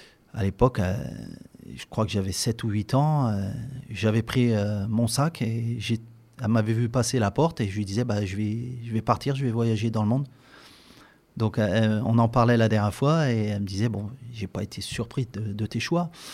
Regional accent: Meaux, Île-de-France, France; je suis originaire de Seine-et-Marne, de Meaux. Et ensuite, j'ai pas mal bougé.

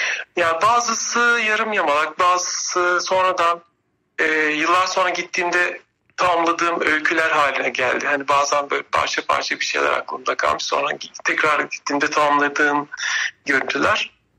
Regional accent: Divriği, Sivas, Turkey; born there; also born or lived in Istanbul; Sivas Divriği'de.

